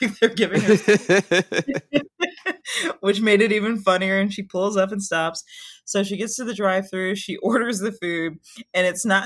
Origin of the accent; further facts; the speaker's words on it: Wisconsin, United States; we're from Wisconsin. There was a snowstorm in Wisconsin